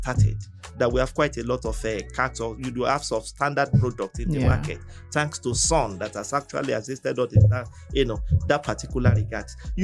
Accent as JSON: {"language": "English", "country": "Nigeria", "said": "maybe that's why I love being a Nigerian."}